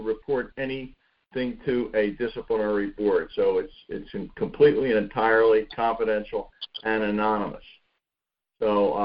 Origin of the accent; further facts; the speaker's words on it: Pennsylvania, United States; As I mentioned, I'm from Pennsylvania